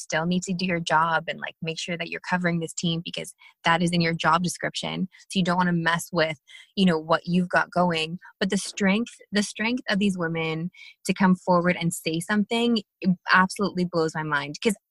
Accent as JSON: {"language": "English", "region": "Western Canada", "country": "Canada", "lives_now": "Toronto, Canada", "said": "I came from Western Canada where, you know, populations are, the numbers are a lot lower than they are here. So, and I'm trying, I've been here for 15 years. And so I do identify as a Torontonian"}